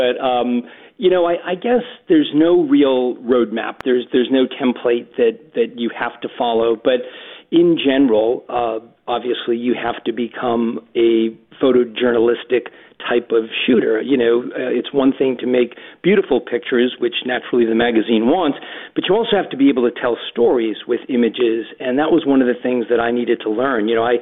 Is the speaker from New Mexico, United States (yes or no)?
no; Massachusetts, United States; I grew up in Massachusetts in a small textile mill town, and even though we didn't live on the water